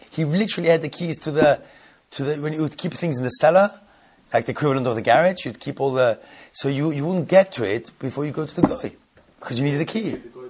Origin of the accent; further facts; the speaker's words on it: Zurich, Switzerland; When I was brought up in Zurich